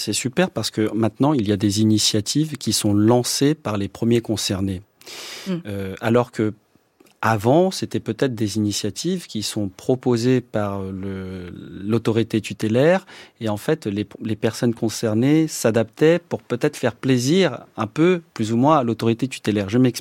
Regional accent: France; born there

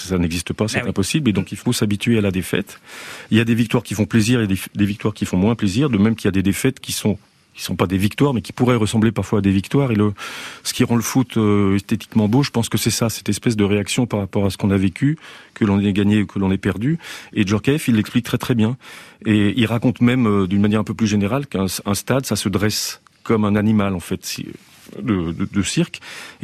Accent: Lyon, Auvergne-Rhône-Alpes, France; donc je suis lyonnais

